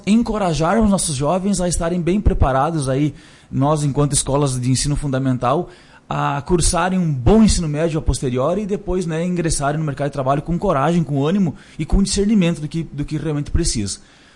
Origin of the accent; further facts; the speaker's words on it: Lagoa Vermelha, Rio Grande do Sul, Brazil; Então eu sou natural aqui de Lagoa Vermelha, né? Lá de Santa Luzia, do interior